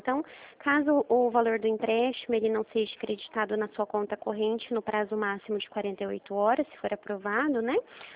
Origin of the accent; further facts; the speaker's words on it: São Paulo, Brazil; Nós somos de São Paulo